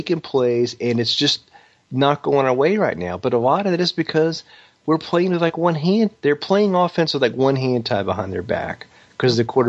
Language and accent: English; Atlanta, Georgia, United States; We hate Georgia. I grew up in Atlanta. Half my high school went to Georgia.